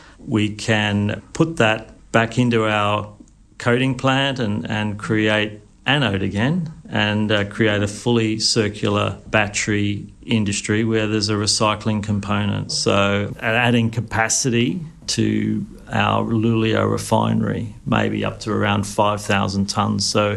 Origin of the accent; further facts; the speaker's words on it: Australia; now in Europe; I'm an Australian working over here